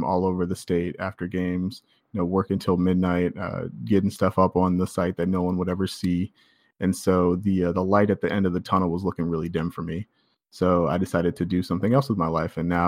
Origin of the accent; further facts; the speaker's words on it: Redford, Michigan, United States; So I grew up in Redford, which is just north of Dearborn, just west of Detroit. And I went to Detroit Country Day, actually.